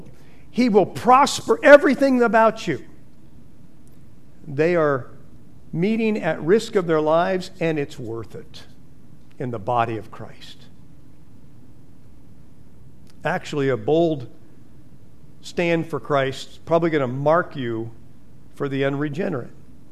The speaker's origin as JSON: {"language": "English", "region": "California", "country": "United States", "said": "I said, I'm the only normal one here. I'm from California and I'm a Buckeye fan."}